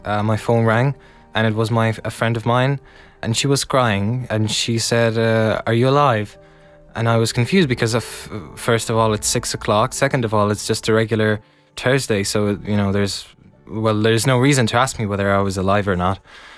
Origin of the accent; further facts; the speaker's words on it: Ukraine; moved away as an adult; now in Ireland; I came to Ireland in March of 2022 because I was fleeing from war in my home country, Ukraine.